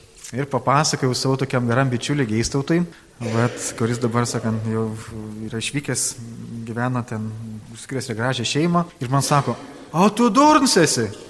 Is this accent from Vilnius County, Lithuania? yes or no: no; Kretinga, Klaipėda County, Lithuania; Aiškus, aš Kretingoje gimiau, Kretingoje augau ir užaugau.